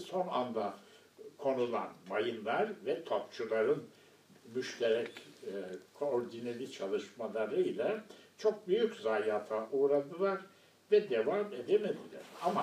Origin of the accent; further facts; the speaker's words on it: Black Sea Region, Turkey; Ben Karadenizliyim ve Karadeniz'de şey söylenir, 3 tane liman vardır diye söylenir.